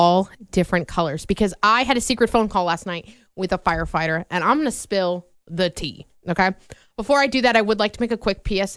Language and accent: English; Vinton, Iowa, United States; I know in my hometown we have a Riverside Park in Vinton.